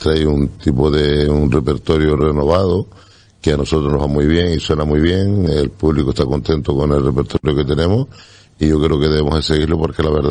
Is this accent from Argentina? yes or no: no; Cofete, Canary Islands, Spain; saben que yo nací en Cofete, saben que yo soy cofetero, como digo yo.